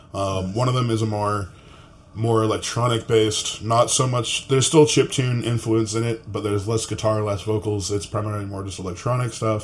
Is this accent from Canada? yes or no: yes; Canada; mean, the reason I moved back home is so I can be Canadian again.